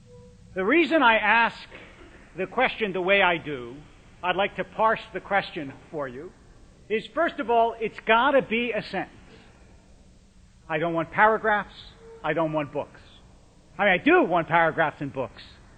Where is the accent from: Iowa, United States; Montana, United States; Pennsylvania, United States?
Pennsylvania, United States; Philadelphia; Although I live on the West Coast, I grew up in Philadelphia, and this is my kind of weather